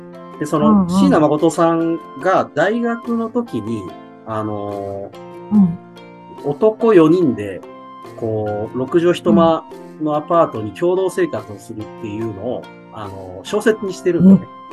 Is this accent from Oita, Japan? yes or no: no; Matsudo, Chiba, Japan; ご出身はですね、実はマミさんとめっちゃ近くて、千葉の松戸っていうところなんですね。